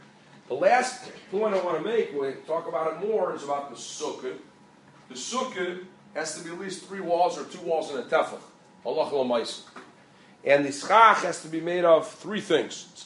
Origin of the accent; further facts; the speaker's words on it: Peoria, Illinois, United States; I remember as a kid growing up in Peoria